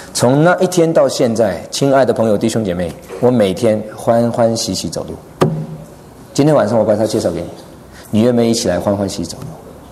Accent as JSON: {"language": "Chinese", "country": "China", "said": "你知道我们中国人叫天老爷"}